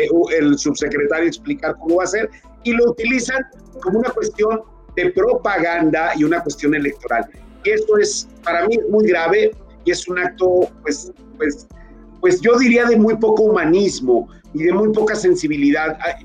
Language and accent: Spanish; Mexico; lo que yo espero es que como mexicanos y como personas que pensamos